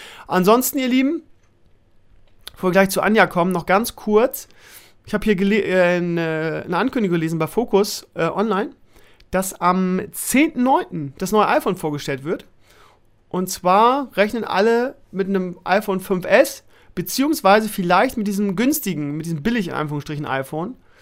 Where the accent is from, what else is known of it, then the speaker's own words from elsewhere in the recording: Bremen, Germany; Als Bremer, wir haben bei uns immer SPD gewählt, das war auch Tradition.